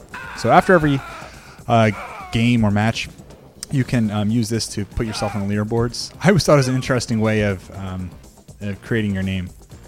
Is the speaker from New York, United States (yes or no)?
yes; New York, United States; Foreshadowing for New York in the future. My hometown.